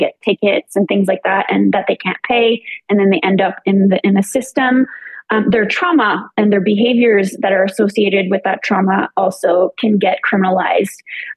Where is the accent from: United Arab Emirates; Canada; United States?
Canada; New Brunswick; now in Montreal, Canada; I'm originally from New Brunswick, so I'm Acadian, and that's where I was placed into foster care.